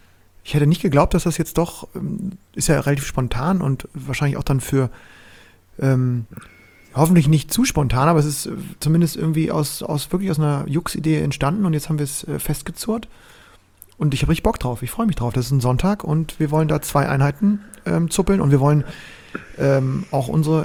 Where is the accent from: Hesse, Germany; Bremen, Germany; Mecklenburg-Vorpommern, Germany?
Bremen, Germany; als Bremer